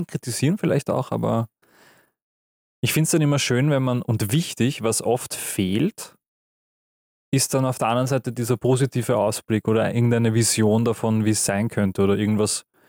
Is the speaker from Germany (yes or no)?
no; Austria; wir sind aus Österreich, aus so einem ganz kleinen Dorf, da sind nur so 1000 Einwohner und so.